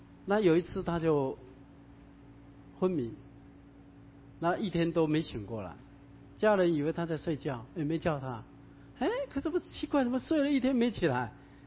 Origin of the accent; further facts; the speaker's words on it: China; 所以我们中国人非常尊天，崇乎自然